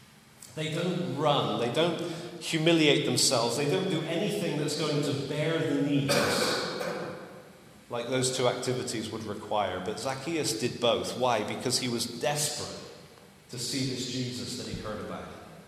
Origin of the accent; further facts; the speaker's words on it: England, United Kingdom; To us as English people, that sounds rude.